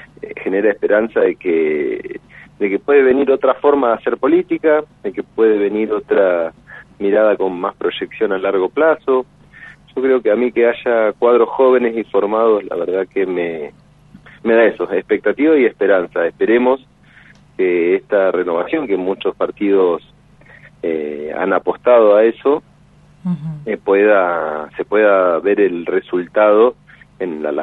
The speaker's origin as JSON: {"language": "Spanish", "town": "Río Grande", "region": "Tierra del Fuego", "country": "Argentina", "tie": "born or raised there", "said": "yo como fueguino riograndense, uh-huh, toda mi vida acá"}